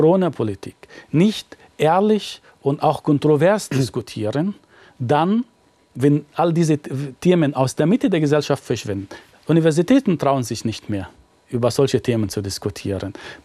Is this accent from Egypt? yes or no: yes; Egypt; Und dann saß er neben mir und hat gesagt, wie jetzt, woher kommst du? Aus Ägypten.